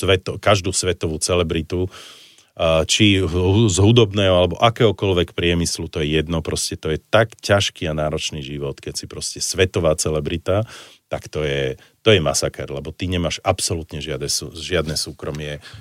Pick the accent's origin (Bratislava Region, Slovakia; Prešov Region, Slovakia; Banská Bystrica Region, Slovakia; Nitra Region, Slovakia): Banská Bystrica Region, Slovakia; Banská Bystrica; Ja som zase z Banskej Bystrice, čiže my vieme spievať, vieš, my vieme tak pekne tak ľubozvučne rozprávať, vieš.